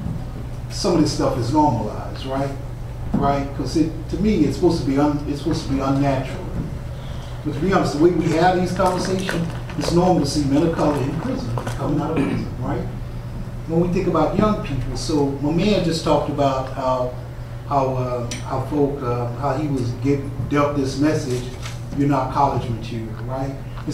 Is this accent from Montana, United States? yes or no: no; Dallas, Texas, United States; now in Seattle, United States; I'm from Dallas. I live in Seattle. Dallas looks just like North Philly.